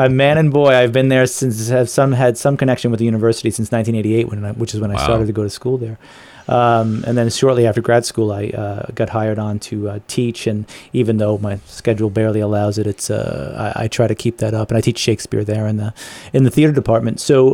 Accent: Pawtucket, Rhode Island, United States; also born or lived in Smithfield, Rhode Island / New York City; No, I was born in Pawtucket and lived there for the better part of my childhood. Family moved to Smithfield, Rhode Island, where my parents still live.

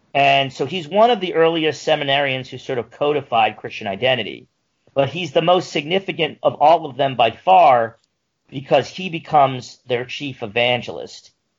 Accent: New Jersey, United States; from originally New Jersey, unfortunately my home state

